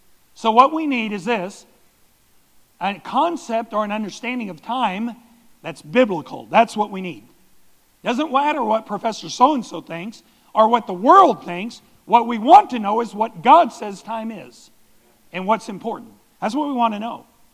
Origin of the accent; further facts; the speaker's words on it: Germany; English is a second language; now in United States; Growing up in Germany, I went to grade school. I went to kindergarten, grade school, Realschule, which is a somewhat higher school there. And then I went to the Technische Gymnasium, which would be even the equivalent here of a junior college.